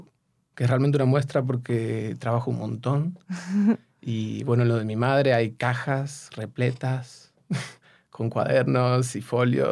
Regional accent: Buenos Aires, Argentina; now in Madrid, Spain; Buenos Aires, la ciudad donde crecí, aunque nací aquí en Madrid.

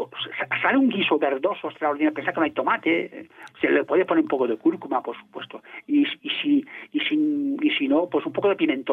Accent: Spain; also born or lived in Balearic Islands; yo como medio catalán, medio mallorquín

